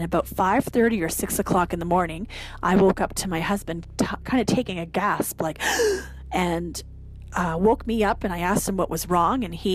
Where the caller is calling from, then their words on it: Vancouver, British Columbia, Canada; I'm calling from Vancouver, Canada.